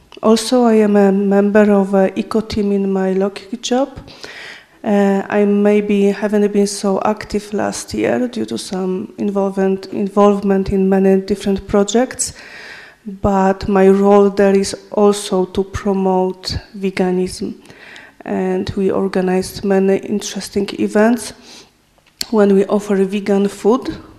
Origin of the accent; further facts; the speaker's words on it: Poland; English is a second language; I am from Poland, and I've been vegan for, I think, 5 years. And also the center I live is a vegan center